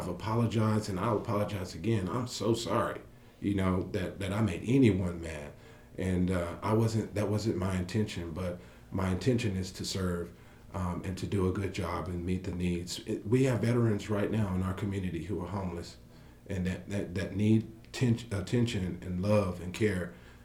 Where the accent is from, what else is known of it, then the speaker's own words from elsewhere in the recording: Lubbock, Texas, United States; I know what they want because I'm from Lubbock. I've been here my entire life, and I know what they need, and I'm going to help them.